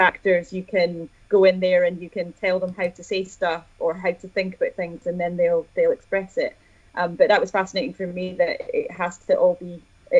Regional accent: Edinburgh, Scotland, United Kingdom; because I'm from Edinburgh and have used "you can" a few times.

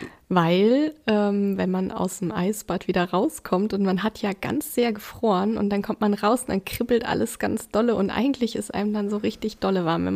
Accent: Rhön, Germany; Ich bin ganz, ganz nah an der Rhön aufgewachsen und bin dann noch ein Stückchen näher an die Rhön rangezogen und bin so richtig darin gelandet durchs Traillaufen.

